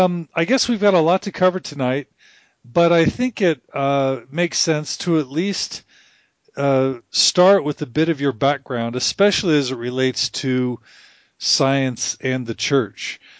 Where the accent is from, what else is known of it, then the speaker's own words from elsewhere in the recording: Texas, United States; I grew up in Texas in the 80s